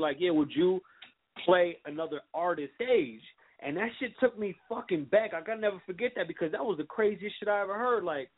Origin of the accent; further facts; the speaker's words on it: Las Vegas, Nevada, United States; also born or lived in New York; That's where I'm from. I'm from New York originally, but, you know, I grew up on the east side of Vegas